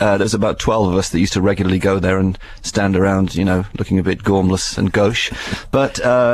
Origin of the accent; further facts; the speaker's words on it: Wales, United Kingdom; I grew up in South Wales listening to Radio 1